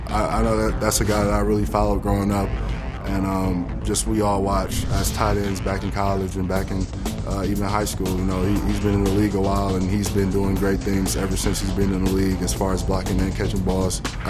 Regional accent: Milwaukee, Wisconsin, United States; Just growing up in Milwaukee and, you know, watching that and watching all the Rose Bowls and stuff with Ron Dayne and all

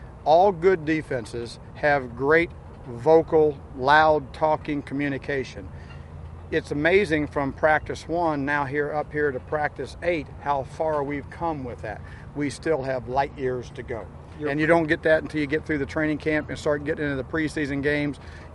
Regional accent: Missouri, United States; This is, and again, in the state of Missouri, back in my home state, here in St. Louis.

